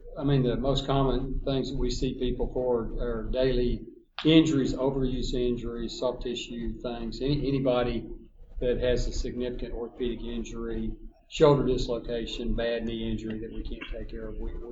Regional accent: Tyler, Texas, United States; Okay, I'm originally from Tyler, Texas.

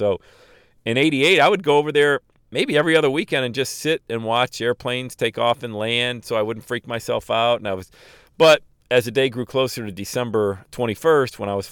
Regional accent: Bradford, Pennsylvania, United States; moved away as an adult; I'd already started planning my trip back to Bradford, my hometown, Bradford, PA, for Christmas to see all my buddies I missed dearly.

